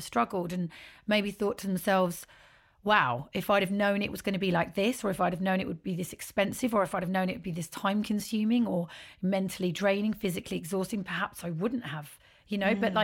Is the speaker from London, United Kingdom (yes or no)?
yes; Beckenham, London, United Kingdom; I grew up in Beckenham in Kent. It's borderline Southeast London, borderline Kent, because it's not proper Canterbury, Dover, Kent, but it's on the border of like Penge, Crystal Palace.